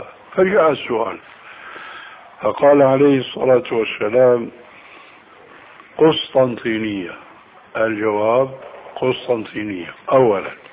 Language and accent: Arabic; Damascus, Damascus Governorate, Syria; كما يقولون عندنا في دمشق بدها الزكتاف